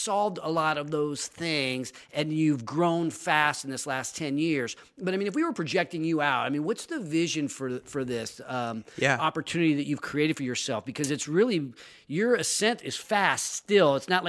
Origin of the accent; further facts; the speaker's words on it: California, United States; So I'm this person that really loves my hometown, and you are one of the most successful people in our little hometown here, right in the South Placer, which is part of the Sacramento area.